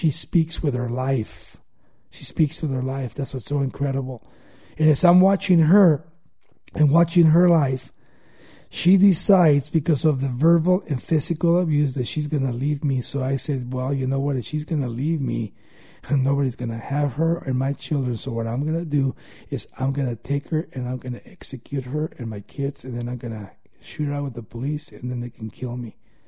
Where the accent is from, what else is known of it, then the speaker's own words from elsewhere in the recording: California, United States; Let's go back to where I grew up in Baldwin Park or West Covina or Covina. So we went to Covina and we got an apartment. And we moved from Orange County